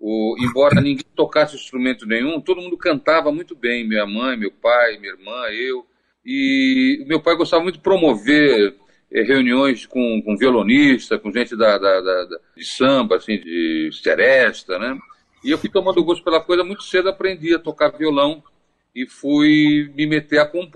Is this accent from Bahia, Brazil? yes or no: no; Santos, São Paulo, Brazil; Nasci na Vila Belmiro, fui criado num bairro ao lado, né, no Campo Grande, né?